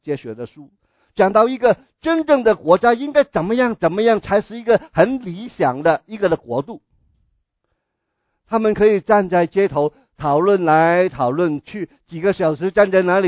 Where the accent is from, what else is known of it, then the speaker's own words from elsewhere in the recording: Guangdong, China; 我们广东人那个时代的文化是你吃过饭了没有，这个表示什么？